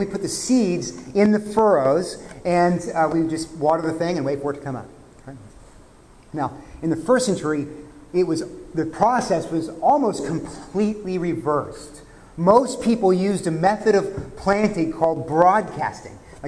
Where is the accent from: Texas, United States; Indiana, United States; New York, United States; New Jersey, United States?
Texas, United States; I took Spanish growing up in Texas